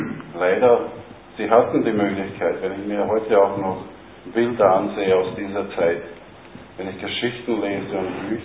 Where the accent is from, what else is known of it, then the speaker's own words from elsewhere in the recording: Bosnia & Herzegovina; now in Austria; Ich komme selbst aus Bosnien, bin relativ lange schon in Österreich.